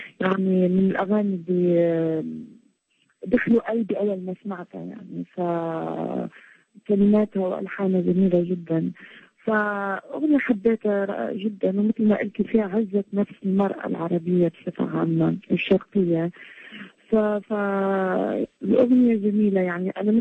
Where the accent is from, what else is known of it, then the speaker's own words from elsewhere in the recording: Iraq; بالأخص بلدي العراق